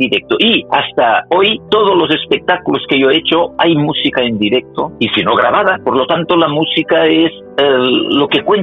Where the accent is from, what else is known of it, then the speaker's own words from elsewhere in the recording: Olesa de Montserrat, Catalonia, Spain; En mi casa, yo soy de pueblo, de Olesa de Montserrat